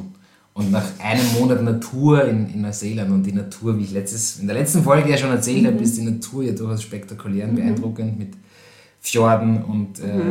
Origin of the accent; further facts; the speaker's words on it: Krems, Lower Austria, Austria; Das ist ja so groß wie Krems, meine Heimatstadt